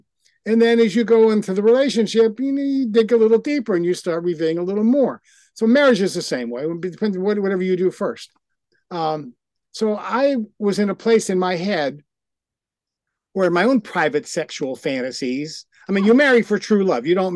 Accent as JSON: {"language": "English", "town": "Pittsburgh", "region": "Pennsylvania", "country": "United States", "tie": "born or raised there", "moved": "as an adult", "said": "But I started out life in Pittsburgh, Pennsylvania. I left there when I was 18, and I've only been back to visit family, but that's where I was formulated."}